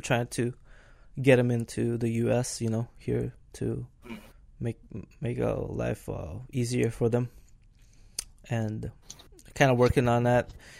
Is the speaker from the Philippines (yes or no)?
yes; Philippines; born there; I was born in Philippines, and there's